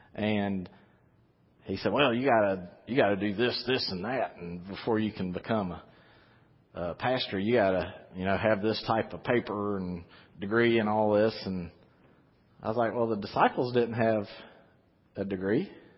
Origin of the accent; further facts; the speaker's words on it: Louisiana, United States; because I'm from Louisiana, so I'm kind of slow.